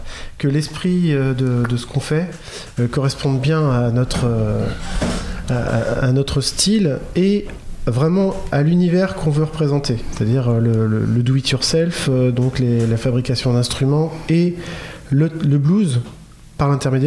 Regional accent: Niort, Nouvelle-Aquitaine, France; je suis de Niort aussi, je fais de la musique depuis tout petit aussi

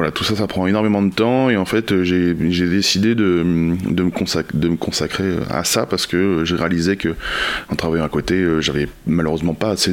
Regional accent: Tonnay-Charente, Nouvelle-Aquitaine, France; also born or lived in Rochefort; Je suis né à Rochefort. J'ai grandi à Thonay-Charente.

